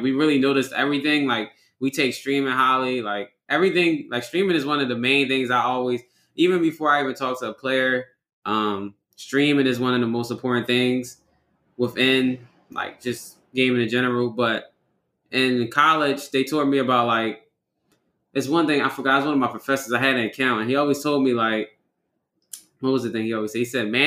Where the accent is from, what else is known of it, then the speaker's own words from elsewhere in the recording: Philadelphia, Pennsylvania, United States; I grew up in North Philadelphia, Island East section, basically. We both had hard childhoods growing up.